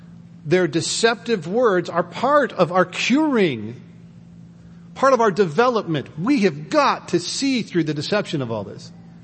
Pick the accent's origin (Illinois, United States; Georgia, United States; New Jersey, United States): Illinois, United States; Chicago; moved away; I've been 5 years removed from Chicago, but I can still sound like I'm from Chicago.